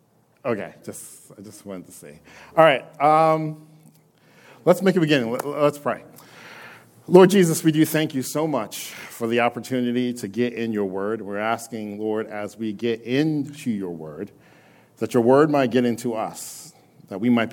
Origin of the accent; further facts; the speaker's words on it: Philadelphia, Pennsylvania, United States; I am from Philadelphia, a little church in Germantown.